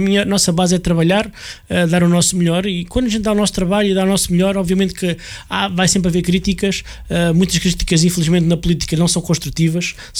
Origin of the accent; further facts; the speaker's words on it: Cortém, Portugal; eu... sigo o presépio da minha aldeia, que é o de Cortém